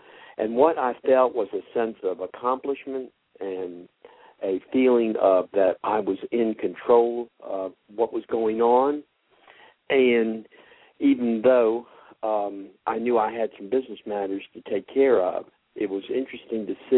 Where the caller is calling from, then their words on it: Las Vegas, Nevada, United States; This is the president of the International Fan Club … … from Las Vegas.